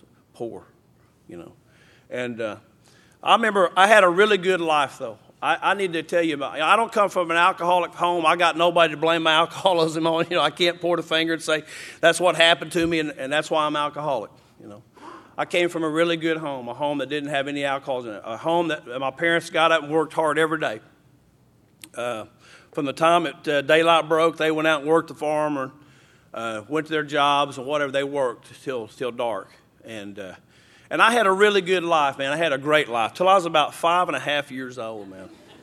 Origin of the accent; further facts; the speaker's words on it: Grant, Oklahoma, United States; also born or lived in Paris, Texas / West Texas; I'm actually from Grant, really. I say Hugo because that's a big city. It's 5,000 people. Grant's about 200.